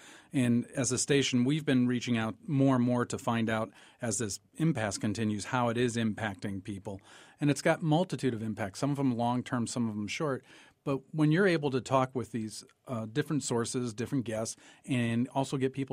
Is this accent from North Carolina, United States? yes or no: no; Chicago, Illinois, United States; now in Springfield, United States; for me, growing up in Chicago and hearing the Chicago perspective of Springfield, I didn't know about.